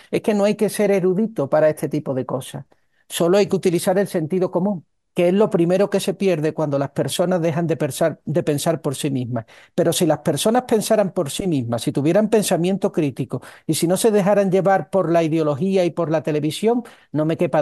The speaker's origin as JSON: {"language": "Spanish", "country": "Spain", "said": "yo llevo 41 años siendo español. ¿Ok? 41 años siendo español desde que nací."}